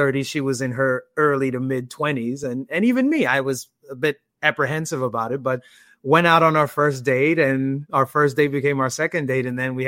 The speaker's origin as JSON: {"language": "English", "town": "New York City", "region": "New York", "country": "United States", "tie": "born or raised there", "also_born_or_lived": "Denver, Colorado", "said": "I'm mostly an East Coaster. I grew up in New York City, and then for a period of time of my life, grew up in Denver, Colorado as well, but have lived in the DC metro area for the last 20 years, and I'm 42."}